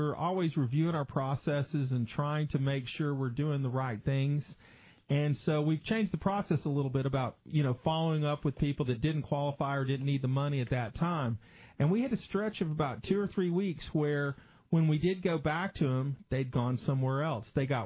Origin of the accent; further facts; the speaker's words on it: Texas, United States; now in Norman, United States; Well, you know, I'm a Texan, and I love Texas, but I'll tell you, Norman, Oklahoma is about the greatest place I think somebody could live.